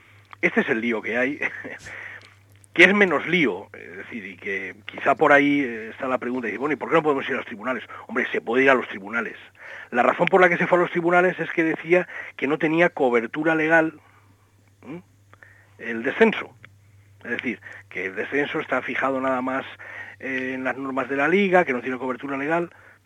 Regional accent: Valencian Community, Spain; como alicantino

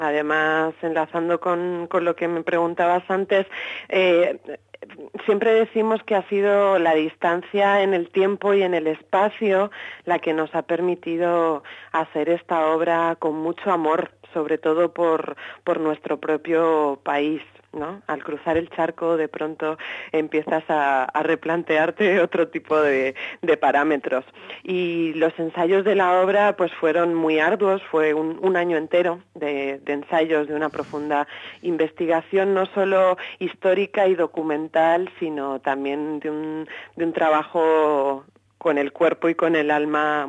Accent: Spain; now in Buenos Aires, Argentina; nosotros, Susana Hornos y yo y el resto de actrices somos todas españolas y llevamos viviendo en Buenos Aires bastantes años, en mi caso 7 años ya

